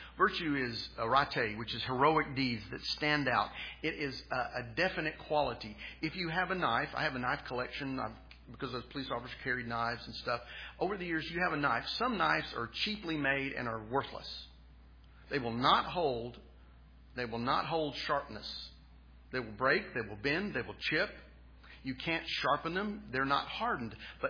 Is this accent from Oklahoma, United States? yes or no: yes; Tulsa, Oklahoma, United States; I grew up in Tulsa.